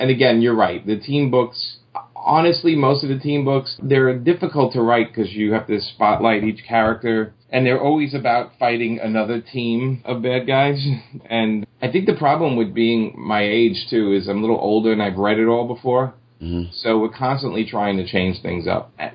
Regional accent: New York, United States; because I'm a New Yorker and New York is a very diverse place.

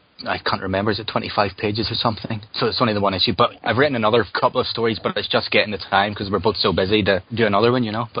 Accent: Northern Ireland, United Kingdom; I'm originally from Ireland, Northern Ireland, and... I now live in the Highlands of Scotland with my partner

